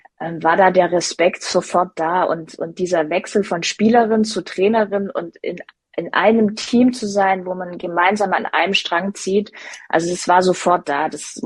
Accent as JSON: {"language": "German", "town": "Stuttgart", "region": "Baden-Württemberg", "country": "Germany", "tie": "born or raised there", "said": "Stuttgart ist meine Heimat."}